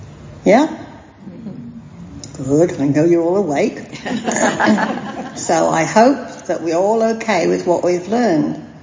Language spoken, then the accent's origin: English; England, United Kingdom; now in Australia; Now, you know I'm a Pom, and so my accent or way of talking comes out with much more direct and with a different pitch than the light tone of my Aussie friends.